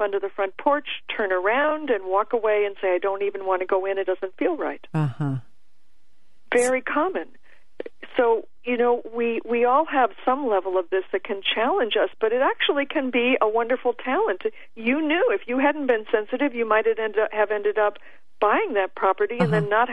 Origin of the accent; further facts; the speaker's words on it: Seattle, Washington, United States; I'm so excited to come back, because that used to be my hometown.